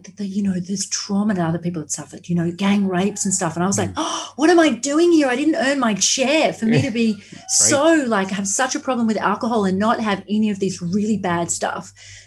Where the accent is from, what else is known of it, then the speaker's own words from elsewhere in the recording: Australia; I'm from Australia, if that wasn't already obvious.